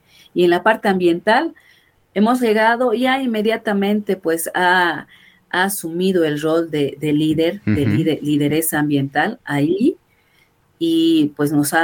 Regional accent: Oruro, Bolivia; now in Cochabamba, Bolivia; yo no soy cochabambina, yo soy del altiplano, yo soy de Oruro.

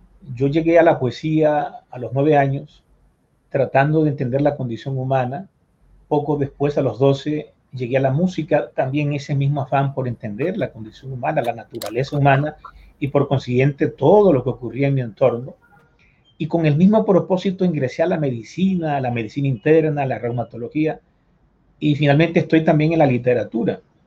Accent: San Juan del Cesar, La Guajira, Colombia; En el año 74, en mi pueblo San Juan del Cesar, hubo una sonada

